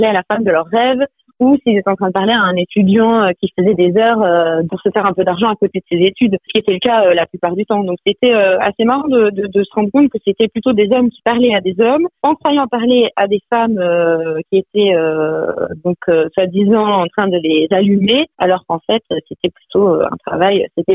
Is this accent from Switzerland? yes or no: yes; Switzerland; surtout que moi j'ai grandi en Suisse, donc j'avais jamais même vu un Minitel de mes propres yeux.